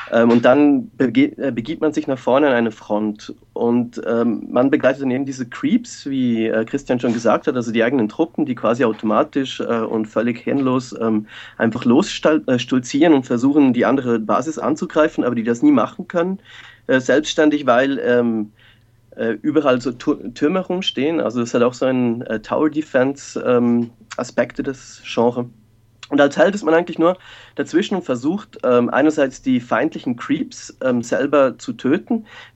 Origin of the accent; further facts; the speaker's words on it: Switzerland; ich bin aus der Schweiz